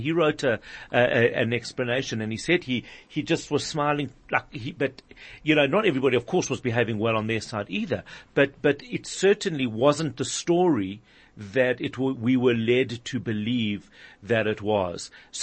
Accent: South Africa; certainly for me as a South African

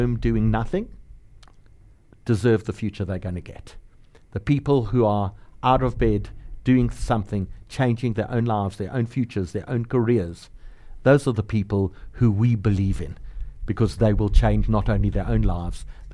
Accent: South Africa; moved away as an adult; And I come from South Africa, and I think if you taught me the skills that I would need

